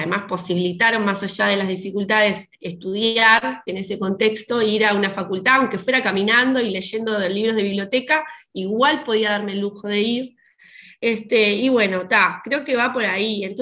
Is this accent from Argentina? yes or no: no; Uruguay; somos ingobernables los uruguayos.